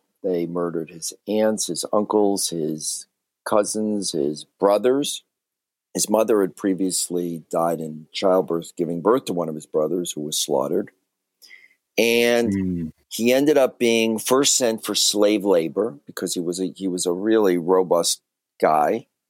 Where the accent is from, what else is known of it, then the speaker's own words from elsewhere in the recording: Chicago, Illinois, United States; because I grew up in Chicago, the son of a Holocaust survivor.